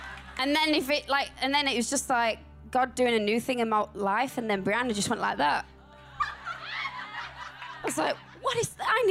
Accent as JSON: {"language": "English", "town": "Sheffield", "region": "Yorkshire and the Humber", "country": "United Kingdom", "said": "I'm from England. How cute is that? I'm from England. And as Pastor Leanne said, I'm from Sheffield."}